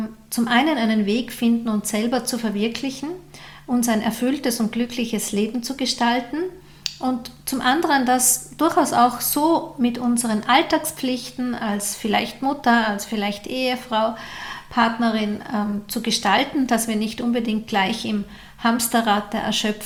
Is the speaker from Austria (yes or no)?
yes; Austria; ich bin doch Österreicherin, was sollen die im deutschen Fernsehen mit einer Österreicherin machen?